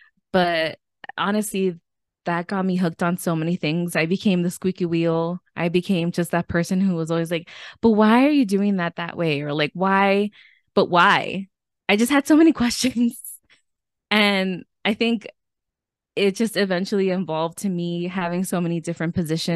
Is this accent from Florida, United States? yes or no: yes; Miami, Florida, United States; because I am from Miami, like, and all the people who worked at FIU were Latinos. We were the majority, you know. I come from a majority minority city.